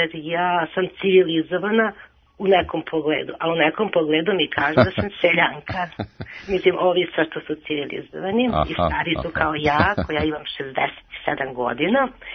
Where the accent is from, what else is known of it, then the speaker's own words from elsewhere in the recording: Serbia; Potičem samo sa Velike Morave.